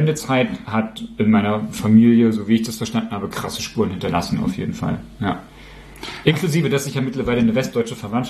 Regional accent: Magdeburg, Saxony-Anhalt, Germany; also born or lived in Bremen; die Leute mich die ganze Zeit darauf angesprochen haben, dass ich so lustig rede und wo ich denn herkomme und ob ich denn … schon mal getroffen hätte, denn ich komme ja auch aus Magdeburg.

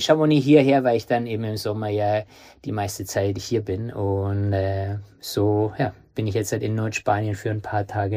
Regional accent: Munich, Bavaria, Germany; Und dann bin ich in München aufgewachsen

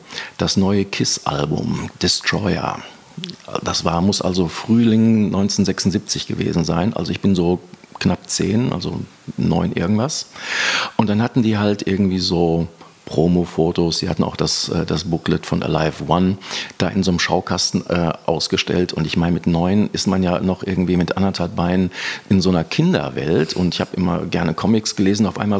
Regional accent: Hagen, North Rhine-Westphalia, Germany; born there; Ich bin gebürtig aus Hagen, was irgendwie für meine Entwicklung irgendwie ein ziemlich zentraler Punkt war.

